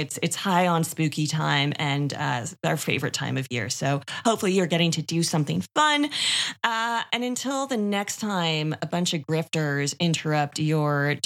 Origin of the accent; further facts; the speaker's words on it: Canada; we are Canadian